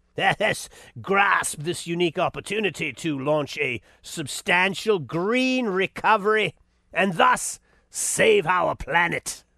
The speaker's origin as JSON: {"language": "English", "region": "England", "country": "United Kingdom", "accent": "English", "said": "The only reason I quote the guy is so that it can use my funny English accent."}